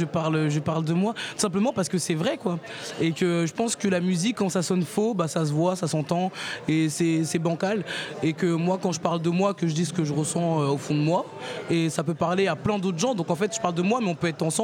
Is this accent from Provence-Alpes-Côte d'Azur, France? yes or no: no; Rennes, Brittany, France; je suis une artiste, à la base je viens de Rennes.